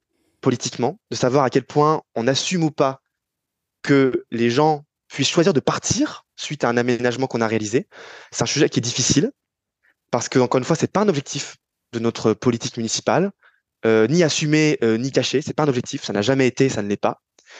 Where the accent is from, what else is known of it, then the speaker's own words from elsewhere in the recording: Île-de-France, France; now in Paris, France; Je suis parisien depuis environ 10-12 ans, mais j'ai grandi La majeure partie de ma vie, je l'ai vécu en banlieue parisienne, en Grande Couronne, dans l'Essonne. Donc un territoire qui est très différent, qui est à la fois urbain, mais moins dense, pavillonnaire, entre pavillonnaire et cité HLM.